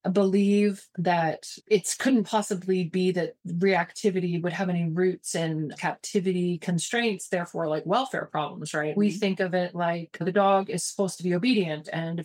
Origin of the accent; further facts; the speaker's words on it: Atlanta, Georgia, United States; when I was growing up in Atlanta, in a major city